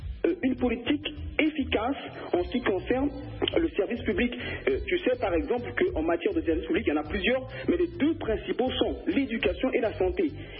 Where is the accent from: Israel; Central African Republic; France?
Central African Republic; Autre explication, mais je viens de la Centrafrique.